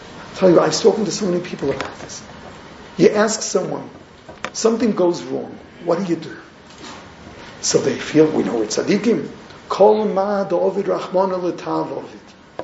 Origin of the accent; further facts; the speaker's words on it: Brooklyn, New York, United States; And I grew up in Brooklyn.